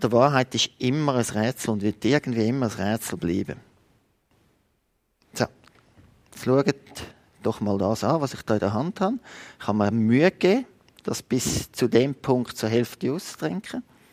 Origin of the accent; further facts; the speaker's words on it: Switzerland; als Schweizer sind wir sowieso neutral, oder?